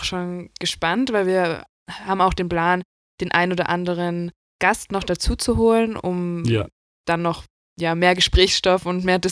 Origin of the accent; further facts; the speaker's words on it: Germany; now in Austria; wir kommen beide aus Deutschland und haben uns dann hier in Österreich zum Master getroffen.